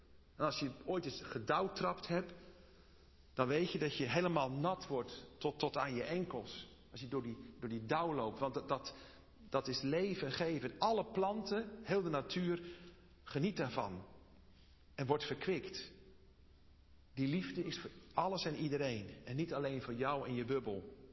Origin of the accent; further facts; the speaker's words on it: Netherlands; Ik ben getogen hier in Nederland. Ik voel me ook Nederlander. Maar ik heb een Chinees uiterlijk.